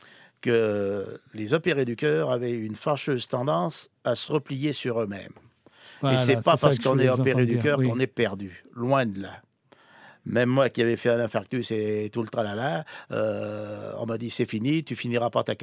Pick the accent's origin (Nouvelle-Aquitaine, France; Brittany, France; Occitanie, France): Nouvelle-Aquitaine, France; Parsac; Ben oui, je suis de Parsac